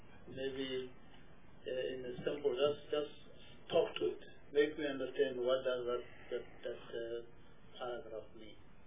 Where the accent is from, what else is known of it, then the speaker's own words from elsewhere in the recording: South Africa; I mean, I'm South African.